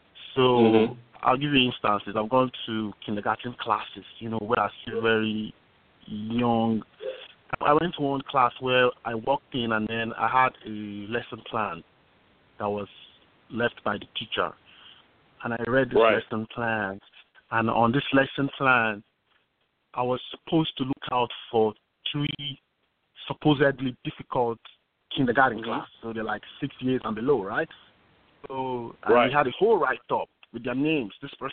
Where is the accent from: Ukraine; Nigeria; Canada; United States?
Nigeria; moved away; you can get from my accent that, you know, I'm actually Nigerian and I've been in the country for like